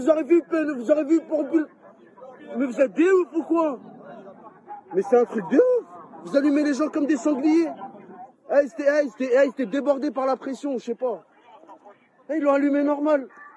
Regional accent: Paris, Île-de-France, France; Moi j'ai grandi à Barbès, c'est 10 fois pire que ça.

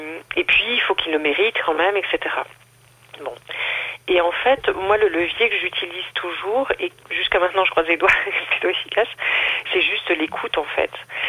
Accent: North, France; Alors moi, je suis du Nord.

